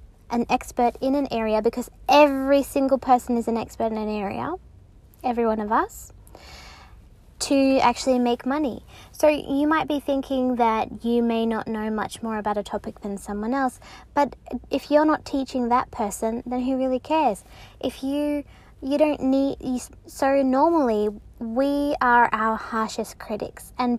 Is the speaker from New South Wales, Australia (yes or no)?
no; Tasmania, Australia; I grew up in Tasmania, in the country, and we went and picked apples during the apple picking season with my dad.